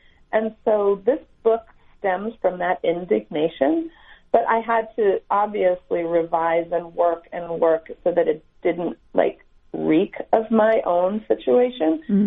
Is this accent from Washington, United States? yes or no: no; Newport Beach, California, United States; I'm from Newport Beach, California, so I'm kind of from where you are.